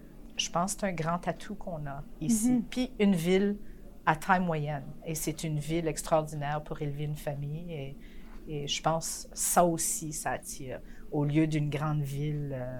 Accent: Manitoba, Canada; born there; Je suis née au Manitoba. Je suis deuxième génération. Okay. Alors, mes grands-parents venaient de la France et la Belgique.

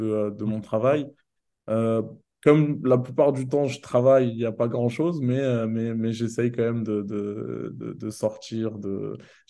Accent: Bondy, Île-de-France, France; Je suis né à Bondy, en Île-de-France, la ville d'Mbappé, justement.

